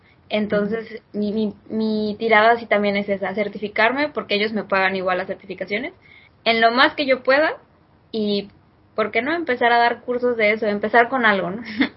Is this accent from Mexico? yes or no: yes; Mexico; siendo mexicana en estas épocas